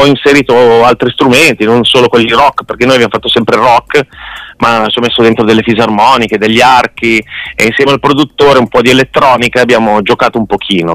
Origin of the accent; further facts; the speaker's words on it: Alessandria, Piedmont, Italy; quindi è facile trovarmi, io sono di Alessandria